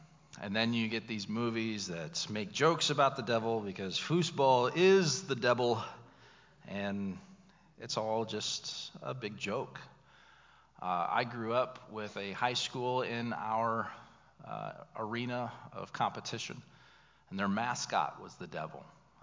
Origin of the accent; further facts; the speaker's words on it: United States; Now, growing up in America, you know, being saturated with all kinds of entertainment